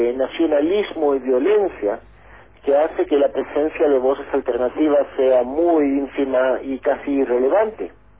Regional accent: Israel; also born or lived in Argentina; yo nací en Argentina, llegué acá a Israel cuando mis padres se tuvieron que exiliar de la dictadura.

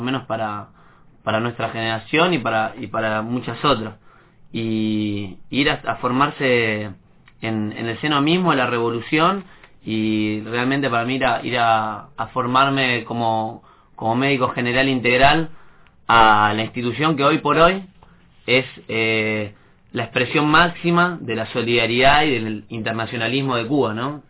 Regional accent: Buenos Aires, Argentina; now in Neuquén, Argentina; Yo soy de Buenos Aires. Me considero neuquino igual también.

